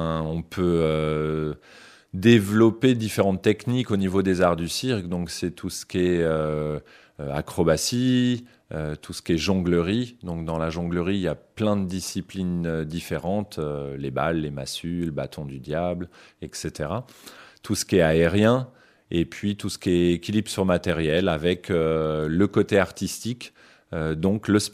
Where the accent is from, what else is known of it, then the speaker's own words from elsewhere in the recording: France; now in Geneva, Switzerland; Moi, je suis français et en France, à mon époque, les cirques étaient encore familiaux.